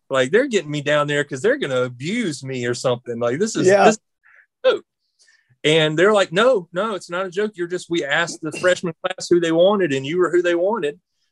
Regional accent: Georgia, United States; They know I'm from Georgia, you know.

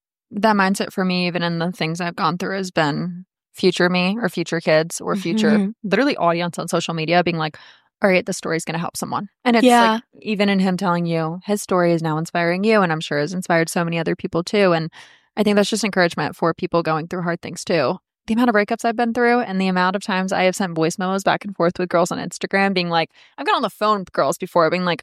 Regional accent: Florida, United States; abroad 2 years ago, I moved to England. I have grown up in South Florida. I've lived most of my life here. The like work hard culture is in my DNA from growing up in South Florida.

